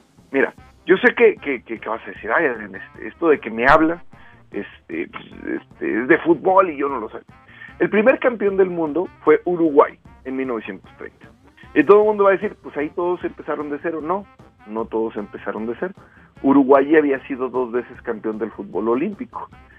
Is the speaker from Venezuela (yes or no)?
no; Mexico; si en algo no somos buenos los mexicanos, es para respetar procesos